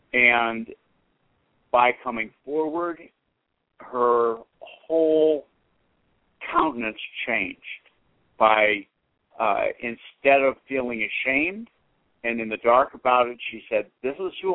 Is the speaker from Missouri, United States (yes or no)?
no; Boston, Massachusetts, United States; now in Newton, United States; I grew up in Boston. That's my hometown.